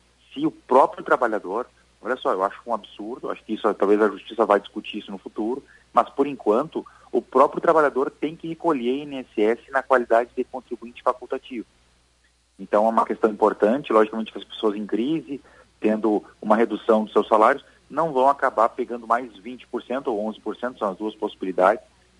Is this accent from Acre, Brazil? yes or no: no; Rio Grande do Sul, Brazil; também sou gaúcho, é um prazer aqui falar para esse povo maravilhoso, também além de trabalhar muito fora, mas confesso para ti que moro no Rio Grande do Sul, adoro o Rio Grande do Sul